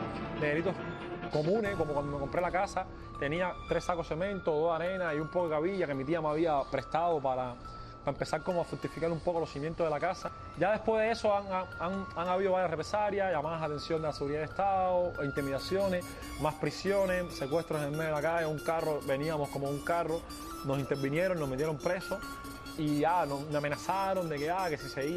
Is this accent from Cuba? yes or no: yes; Cuba; Yo soy un cubano que estoy pensando pro Cuba.